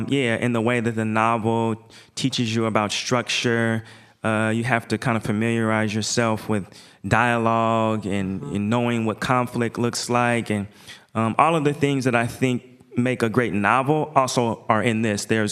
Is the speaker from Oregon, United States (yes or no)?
yes; Portland, Oregon, United States; Oregon, Portland's national identity, everywhere I go, I say I'm from Portland.